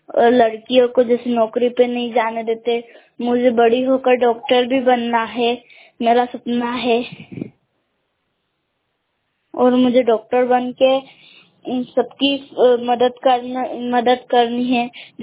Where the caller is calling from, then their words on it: Kelod, Madhya Pradesh, India; मैं केलोद गांव से बोल रही हूँ। मेरा जिला एमपी है